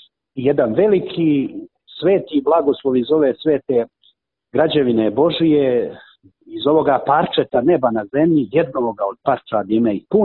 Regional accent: Nikšić, Nikšić Municipality, Montenegro; evo ja sam iz Banjana, iz Nikšića došao među moje Dubrovčane

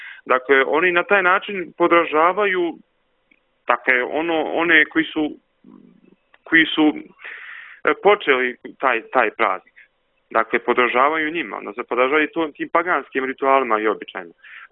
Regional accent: Virpazar, Bar Municipality, Montenegro; Konkretno kod nas u Virpazaru postoji jedan dan

